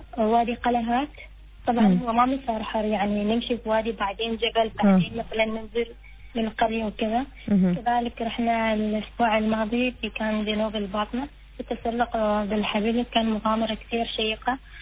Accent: Oman; وأنا أفتخر كوني عمانية

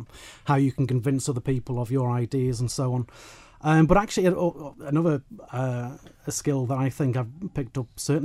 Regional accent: Port St Mary, Isle of Man; now in Arbury; Yeah, well, I'm 36 years old. I was born and raised in Port St Mary. I now live in Arbury with my partner and son.

